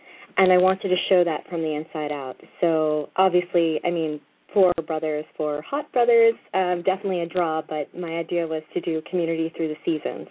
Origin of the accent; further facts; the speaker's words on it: New England, United States; I'm from New England, and I actually lived and worked myself on Cape Cod when I was a student